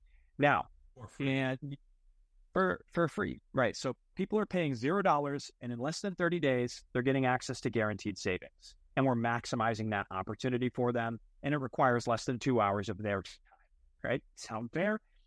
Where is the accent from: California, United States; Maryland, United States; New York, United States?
New York, United States; Oswego; These are hospitality groups in, you know, my hometown of Oswego with Broadwell Hospitality Group, for example.